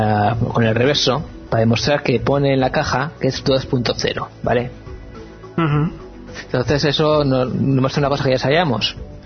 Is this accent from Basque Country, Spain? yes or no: yes; Bilbao, Basque Country, Spain; born there; Sí, yo soy nacido en Bilbao, entonces para lo demás son pueblos.